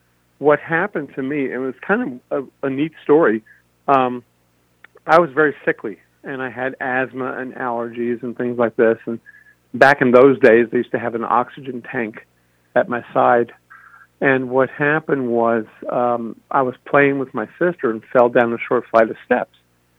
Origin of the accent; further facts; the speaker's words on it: New Jersey, United States; New Jersey. I grew up in the North Jersey Shore.